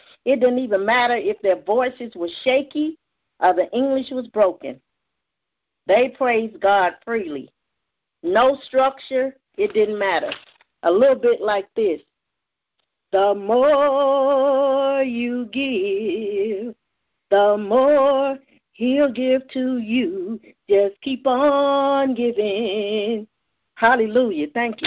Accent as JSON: {"language": "English", "region": "Louisiana", "country": "United States", "tie": "born or raised there", "said": "It reminds me of my little country Baptist church that I was raised in Louisiana. It was the size of a shoebox."}